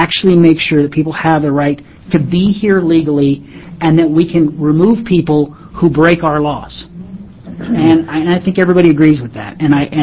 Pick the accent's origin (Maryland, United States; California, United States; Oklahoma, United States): California, United States; At the same time, growing up in California, my school was, my elementary school was over 90% Hispanic